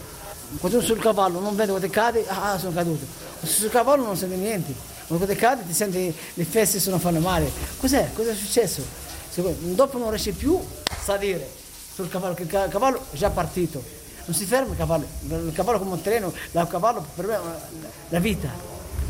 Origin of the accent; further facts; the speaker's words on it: Tunisia; Italian is a second language; Da bambino, uscito in Tunisia, da bambini